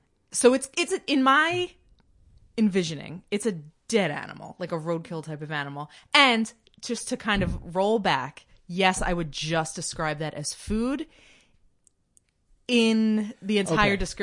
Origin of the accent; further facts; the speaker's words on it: Midwest, United States; I'm also from the Midwest.